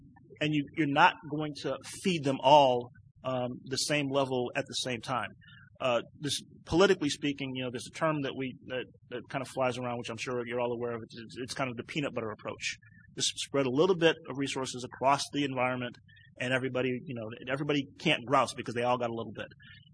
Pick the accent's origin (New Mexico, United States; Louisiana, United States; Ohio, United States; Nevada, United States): Ohio, United States; Cleveland; I'm from Cleveland, so I kind of bring the Cleveland perspective to state government policy.